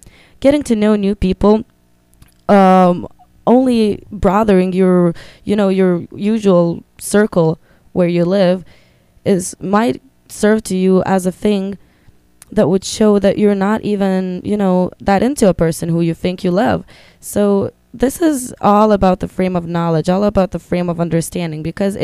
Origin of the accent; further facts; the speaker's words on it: Lithuania; I moved here from Lithuania, which is a really small country with only a population of 3 million people in the Baltics. And I left all my friends, all my family back there.